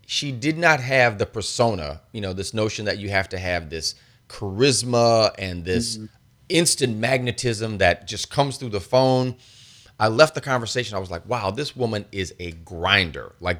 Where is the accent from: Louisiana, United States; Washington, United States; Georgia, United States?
Louisiana, United States; New Orleans; You know, I'm from New Orleans, where people I grew up with in my family, food was entertainment.